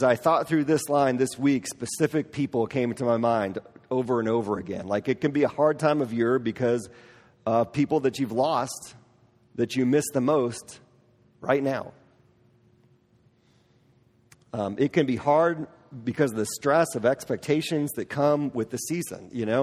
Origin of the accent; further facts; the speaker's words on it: Midwest, United States; I'm from the Midwest. I love the Midwest. I miss the Midwest.